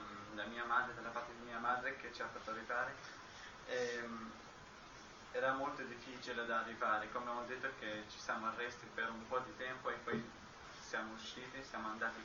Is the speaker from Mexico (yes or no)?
no; Syria; now in Bologna, Italy; io vengo dalla Siria, ho 16 anni e studio qua a Bologna, faccio liceo scientifico.